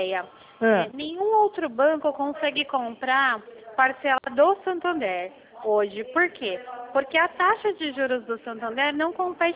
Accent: São Paulo, Brazil; Eu sou paulista mesmo.

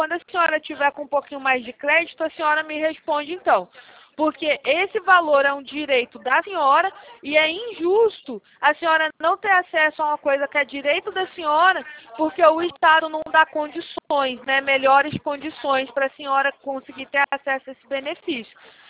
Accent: Rio de Janeiro, Brazil; Aqui do Rio mesmo.

